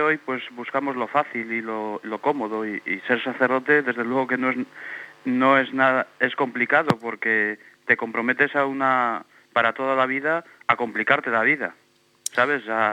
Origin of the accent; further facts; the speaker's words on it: Meruelo, Cantabria, Spain; also born or lived in Argoños; Primero estuve pues en mi parroquia de origen, aquí en Meruelo, y también en Argoños, que es también, pues es mi pueblo, porque allí nací, allí fui bautizado.